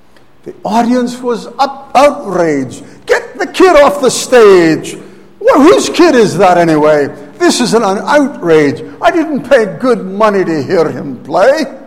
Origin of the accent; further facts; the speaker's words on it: Scotland, United Kingdom; I'm a Scotsman.